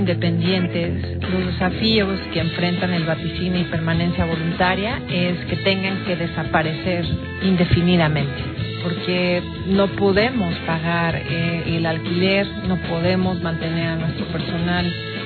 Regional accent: Tepoztlán, Morelos, Mexico; las personas que somos más sencillas de Tepoztlán

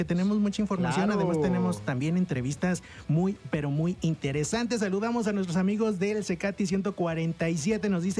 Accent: Mexico; comienzan obviamente también a sentirse orgullosos de que somos mexicanos

